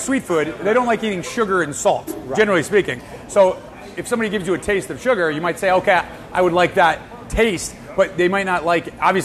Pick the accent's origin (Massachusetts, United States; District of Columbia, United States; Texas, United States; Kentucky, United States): Massachusetts, United States; I'm from Mass.